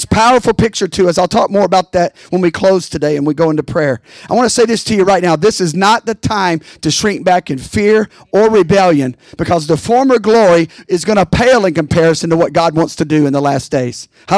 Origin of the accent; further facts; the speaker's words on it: Bible Belt, United States; growing up in the Bible Belt where I did